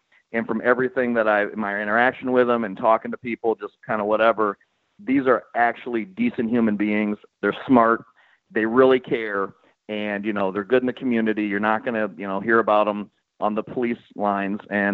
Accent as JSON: {"language": "English", "town": "Detroit", "region": "Michigan", "country": "United States", "tie": "born or raised there", "said": "growing up in Detroit, Michigan, I saw it when they drafted Isaiah Thomas."}